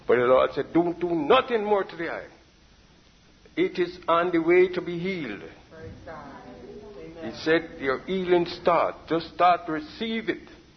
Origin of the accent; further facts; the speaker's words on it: Jamaica; And the men on the job didn't respond to me because I'm from Jamaica.